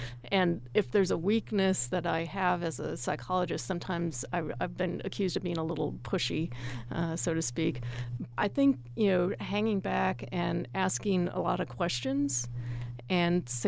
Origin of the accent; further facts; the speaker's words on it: Appleton, Wisconsin, United States; moved away as an adult; also born or lived in Connecticut / Nebraska; I grew up in Appleton, Wisconsin, lived there for 18 years, and then went off to college in Connecticut